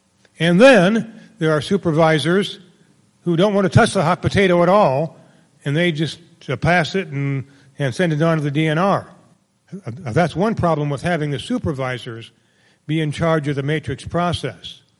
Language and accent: English; Cedar Rapids, Iowa, United States; I'm an attorney from Cedar Rapids